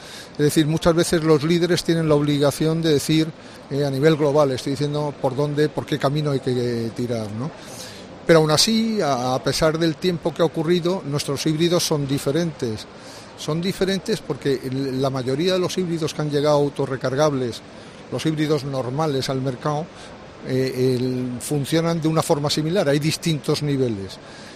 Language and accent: Spanish; Spain